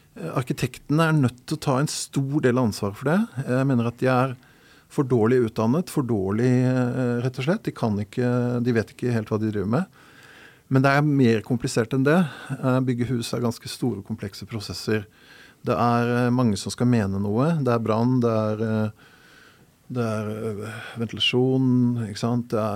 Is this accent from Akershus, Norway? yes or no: yes; Asker, Akershus, Norway; ved siden av huset jeg vokste opp i Asker